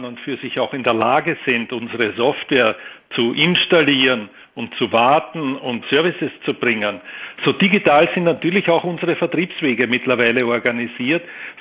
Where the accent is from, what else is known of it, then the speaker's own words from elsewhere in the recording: Austria; now in Vienna, Austria; Ich bin Österreicher mit Wohnsitz in Wien